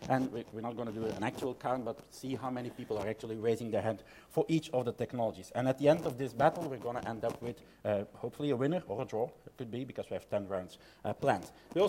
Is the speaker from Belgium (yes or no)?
yes; Belgium; So I'm coming from Belgium